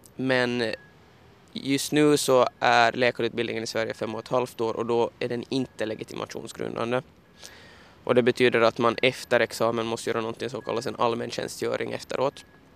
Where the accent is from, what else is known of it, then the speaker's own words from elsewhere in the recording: Hanko, Uusimaa, Finland; Jag är ju uppvuxen i Hangö, så det är ju mina hemtrakter